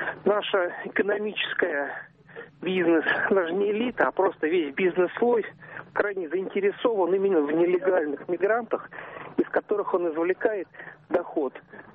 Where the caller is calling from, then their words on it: Dolgoprudny, Moscow Oblast, Russia; Из Долгопрудного, Московской области.